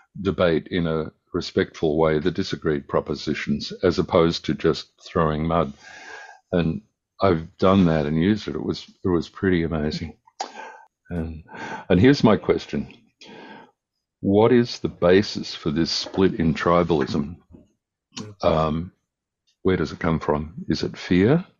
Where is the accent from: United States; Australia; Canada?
Australia; also born or lived in England; I grew up in Australia, so I've seen a different society, and I have cousins in England, and I've lived there for a while.